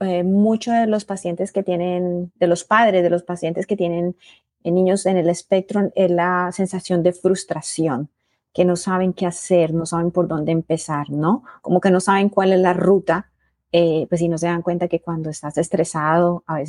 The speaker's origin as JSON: {"language": "Spanish", "country": "Colombia", "lives_now": "United States", "said": "yo soy de Colombia"}